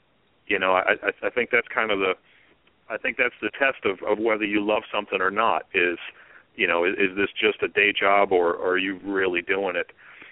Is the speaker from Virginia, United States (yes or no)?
yes; Virginia, United States; I grew up on a nice little farm in Northern Virginia